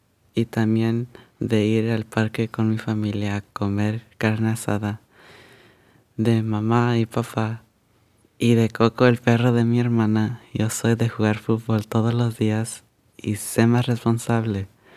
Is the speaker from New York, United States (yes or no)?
no; Seattle, Washington, United States; born there; Yo soy del Hospital de Swedish de Seattle, de ensaladas y pan con leche, leche de almendra, de ir a México, Oaxaca para visitar a mis abuelos y mis tíos